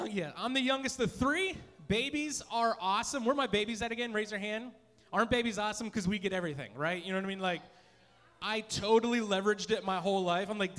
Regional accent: Pennsylvania, United States; And so, anyway, I came from, I'm originally from Pennsylvania.

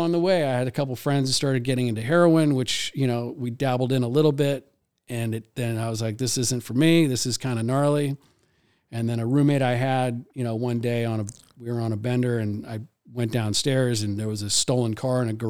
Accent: London, United Kingdom; also born or lived in California, United States; I think some people thought it was cool that I was from London. Other people thought it was cool that I was from California, but I didn't really feel like I was from anywhere.

